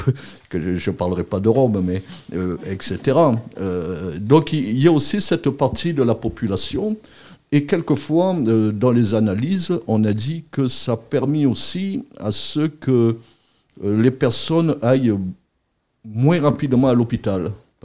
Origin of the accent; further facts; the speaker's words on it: Guadeloupe; Chez nous, en Guadeloupe, c'est plutôt les mouvements d'extrême gauche